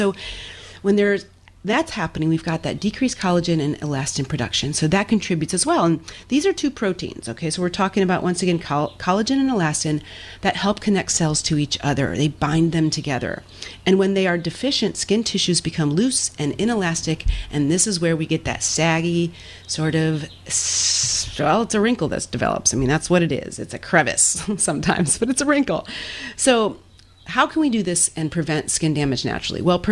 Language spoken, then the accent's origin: English; Midwest, United States; I grew up in the Midwest, and I remember clearly in my mind